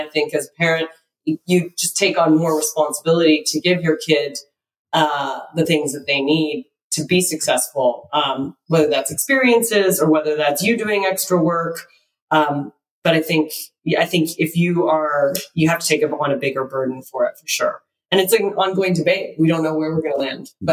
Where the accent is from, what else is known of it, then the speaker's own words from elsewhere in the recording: California, United States; now in Sonoma County, United States; We live in Sonoma County in the most you know, beautiful place in California. We come from Silicon Valley.